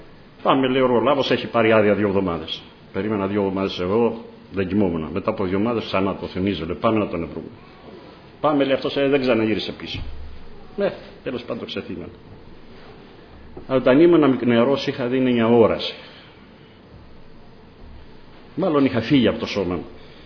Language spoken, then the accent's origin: Greek; Sfakia, Crete, Greece; Στην Κρήτη μεγάλωσα εγώ. Είμαι από τα Σφακιά, είναι ο παππούς μου.